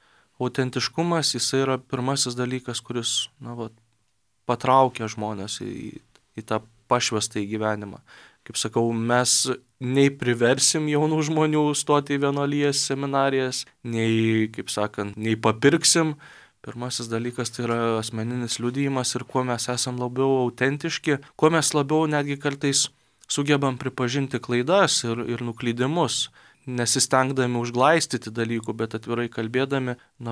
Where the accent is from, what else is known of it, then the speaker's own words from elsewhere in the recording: Samogitia, Lithuania; didžioji dalis netgi šiandien dominikonų esame žemaičiai